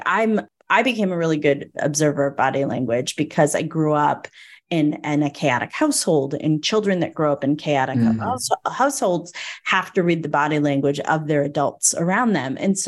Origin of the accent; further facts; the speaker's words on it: Northeast, United States; I was raised in the Northeast.